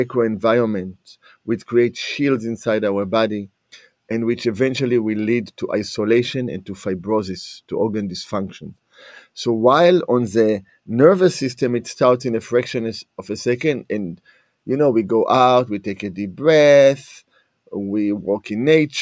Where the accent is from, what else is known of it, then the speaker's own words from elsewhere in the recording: Israel; accent: Israeli; moved away as an adult; now in United States; My accent comes from Israel. I'm a native of Israel. I went to medical school in Israel. And right now I've been in the United States for about 33 years.